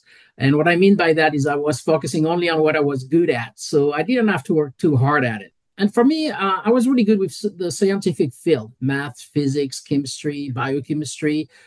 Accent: Grand Est, France; Well, growing up in Champagne, the first answer is it's cold.

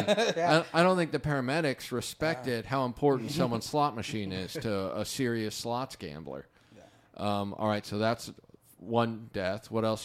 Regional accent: Kansas, United States; which I would never say because I'm from Kansas and it rolls too naturally.

